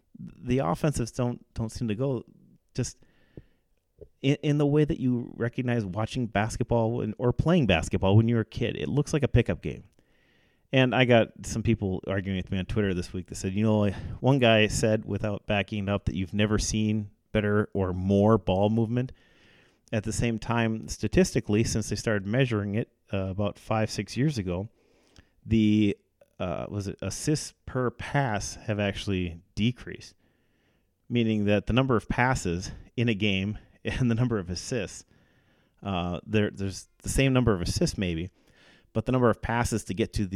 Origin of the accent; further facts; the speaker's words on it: Wisconsin, United States; eventually you mentioned that we're from Wisconsin